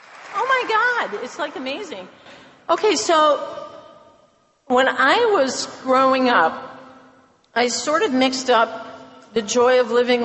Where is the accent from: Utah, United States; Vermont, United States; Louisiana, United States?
Vermont, United States; I'm from Vermont.